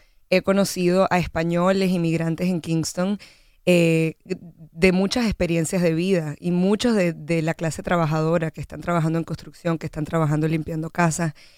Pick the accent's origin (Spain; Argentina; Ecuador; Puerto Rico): Puerto Rico; en Puerto Rico, de donde vengo